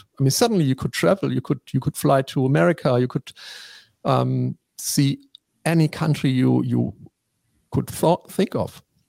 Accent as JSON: {"language": "English", "region": "East Germany", "country": "Germany", "tie": "born or raised there", "said": "the most important thing, positive thing I remember from growing up in East Germany"}